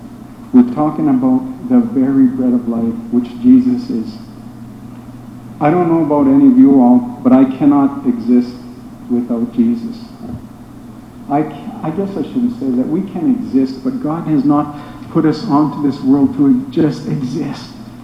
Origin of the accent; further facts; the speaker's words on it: Canada; I'm from Canada, so I'm not used to this.